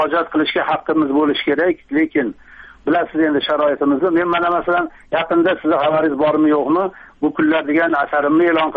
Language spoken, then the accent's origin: Uzbek; Kokand, Fergana Region, Uzbekistan